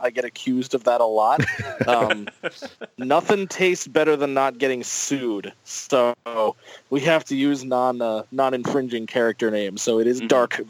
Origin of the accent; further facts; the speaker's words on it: Pennsylvania, United States; We're all from Pennsylvania, different areas of it. So the band is technically based in Lancaster.